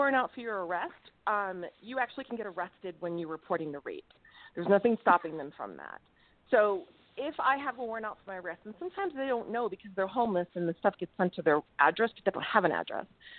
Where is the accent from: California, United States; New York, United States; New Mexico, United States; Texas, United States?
New Mexico, United States; I'm from New Mexico, so I have to say that.